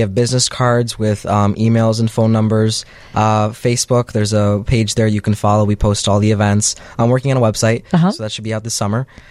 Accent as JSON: {"language": "English", "town": "Park Ridge", "region": "Illinois", "country": "United States", "tie": "born or raised there", "also_born_or_lived": "Glenview / Chicago", "lives_now": "Northbrook, United States", "said": "I grew up, well, kind of all over the place, in a suburb called Park Ridge and a suburb called Glenview."}